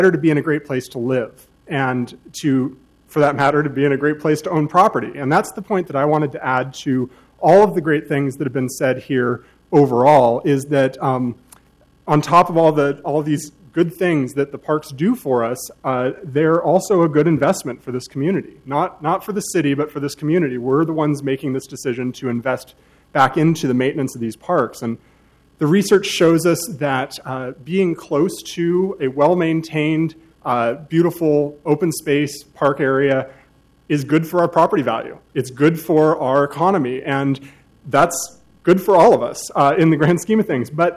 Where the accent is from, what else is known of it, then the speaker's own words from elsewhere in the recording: Portland, Oregon, United States; And everywhere I go, I'm really proud to be able to say I'm from Portland.